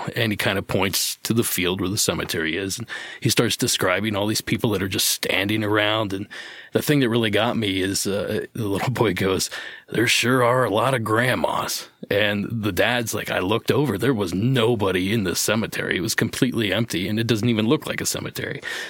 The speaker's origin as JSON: {"language": "English", "region": "Ohio", "country": "United States", "tie": "born or raised there", "said": "The first one took place in my home state of Ohio"}